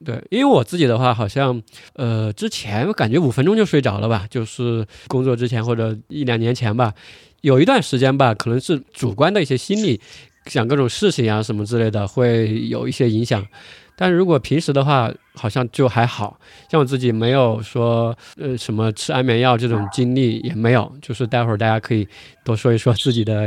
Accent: Sichuan, China; 因为我首先第一个我是四川人，对吧？然后我在四川工作过，在北京也有工作的经验

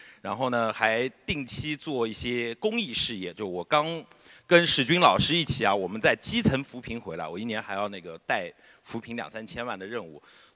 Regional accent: Hangzhou, Zhejiang, China; 比如说作为一个杭州人

